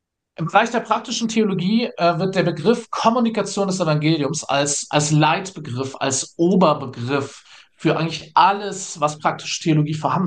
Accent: Hamburg, Germany; born there; Ich bin Norddeutscher, ich bin gebürtiger Hamburger

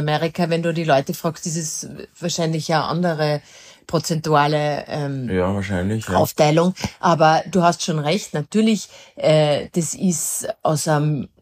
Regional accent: Vienna, Austria; bei uns in Wien

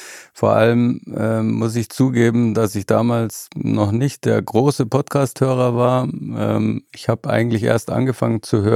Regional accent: Bavaria, Germany; Die erste Folge war nahe meiner Heimat aufgenommen in München

